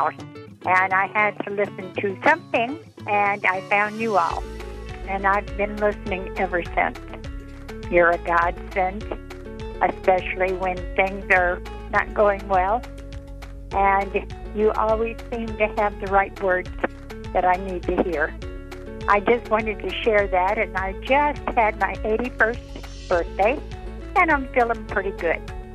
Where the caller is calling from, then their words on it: Fredericktown, Missouri, United States; I'm calling you from Fredericktown, Missouri.